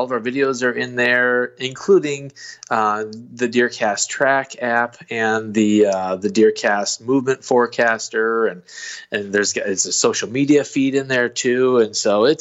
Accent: Illinois, United States; moved away; And I grew up in Illinois. And so when I came to Missouri, my buddy was like, we got to go to Montauk.

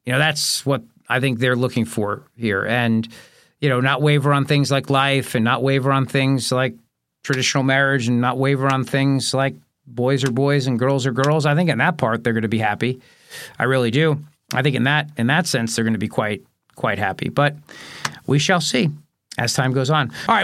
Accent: United States; I'm an American. I love my country. I love the idea of an American pope because it's, you know, maybe I'm just because I'm an American.

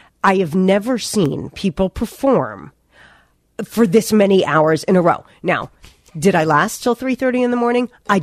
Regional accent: New Jersey, United States; We grew up together. We went to camp together. You know, we grew up in New Jersey together.

